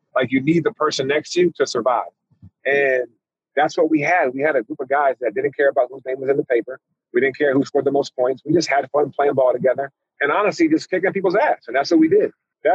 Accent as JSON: {"language": "English", "region": "Alaska", "country": "United States", "tie": "born or raised there", "said": "Like, so for us, like I grew up in Alaska."}